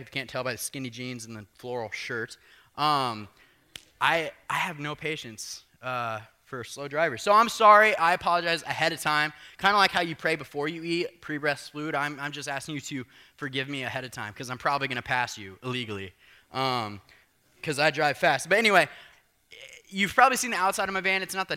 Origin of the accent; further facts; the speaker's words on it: Southern US, United States; I was raised in the South, and if you were raised in the South, that means people talk back to preachers, but in a good way.